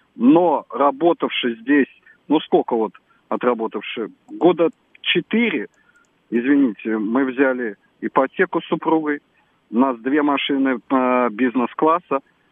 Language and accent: Russian; Belarus; now in Moscow, Russia; Я приехал из Беларуси в Москву